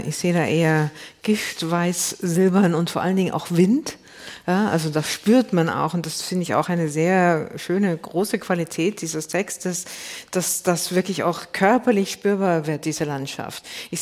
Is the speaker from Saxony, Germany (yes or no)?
no; Bavaria, Germany; Ich bin ja in Bayern aufgewachsen